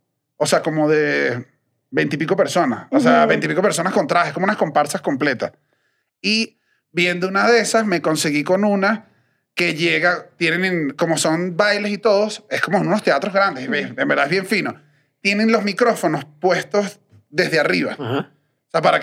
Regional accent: Venezuela; ¿Por qué soy venezolano?

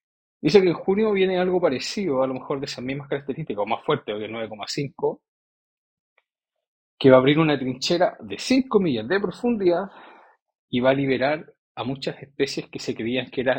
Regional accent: Chile; en la región de los ríos, en mi país, Chile

